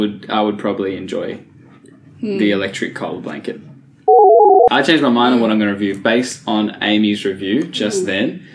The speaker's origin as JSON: {"language": "English", "town": "Canberra", "region": "Australian Capital Territory", "country": "Australia", "tie": "born or raised there", "said": "You know, I grew up in Canberra, so I grew up in a cold place."}